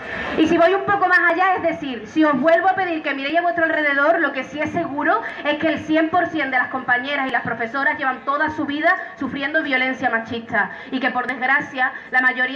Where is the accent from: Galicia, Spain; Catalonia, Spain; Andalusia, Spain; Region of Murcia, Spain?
Andalusia, Spain; Seville; actriz, escritora, ella es de León, yo soy de Sevilla